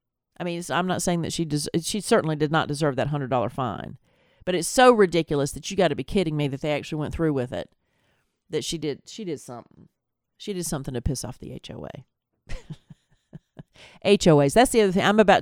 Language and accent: English; Tennessee, United States; And this is my home state of Tennessee.